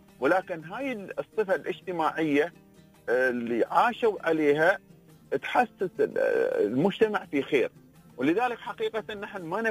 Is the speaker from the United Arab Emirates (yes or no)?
yes; United Arab Emirates; نحن كمجتمع إماراتي